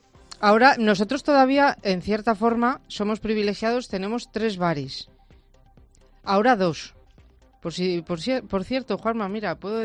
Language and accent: Spanish; Manganeses de la Lampreana, Castile and León, Spain; Yo, mi pueblo, Manganeses de la Lampriana, lo digo, a 30 kilómetros de aquí